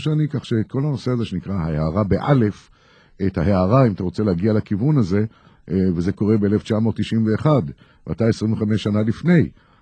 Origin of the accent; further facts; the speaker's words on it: Netanya, Central District, Israel; נולדתי במקום נפלא ששמו נתניה, ושם גדלתי עד גיל 18